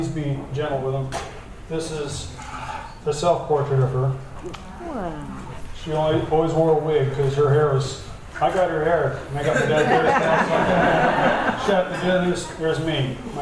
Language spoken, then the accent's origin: English; Glendale, California, United States; born there; I was born in Glendale, California, 1954. At Glendale Insane Asylum and Hospital.